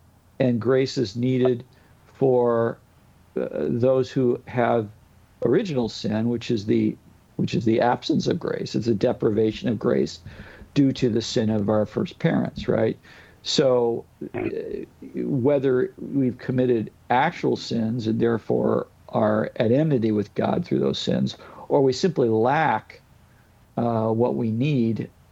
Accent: St. Louis, Missouri, United States; move to St. Louis, my hometown.

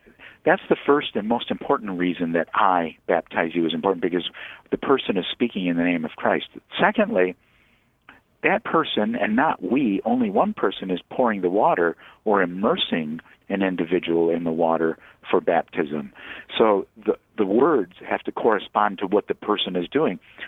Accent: Michigan, United States; I'd really like to be in northern Michigan right now. I'm from Michigan.

